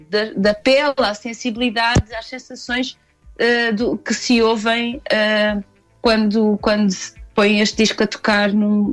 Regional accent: Bragança, Norte, Portugal; eu sou de Bragança e sou de uma aldeia muito próxima de Espanha, da Galiza.

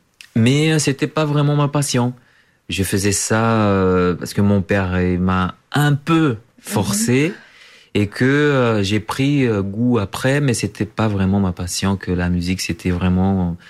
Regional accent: Bahia, Brazil; now in Paris, France; Moi, je suis originaire du Brésil, je suis brésilien et de Bahia.

